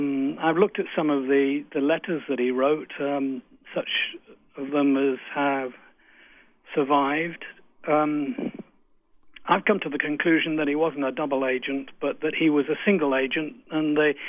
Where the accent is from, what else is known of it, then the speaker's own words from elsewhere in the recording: United Kingdom; being British with all of our saga of the hacking of emails and telephones going on in our country at the moment